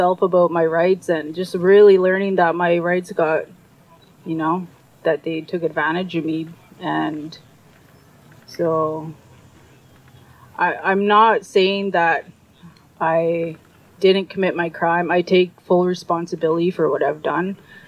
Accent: British Columbia, Canada; I come from the Statliam Nation, Bridge River Indian Band, Khoishton. I come from a clan of bear dancers, come from Bear Clan.

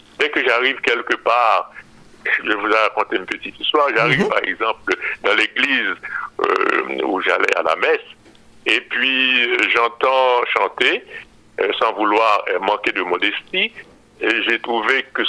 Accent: Haiti; now in France; Et puis, quand j'ai quitté Haïti, quand je suis allé en France, j'ai continué dans cette lancée de musique populaire aussi

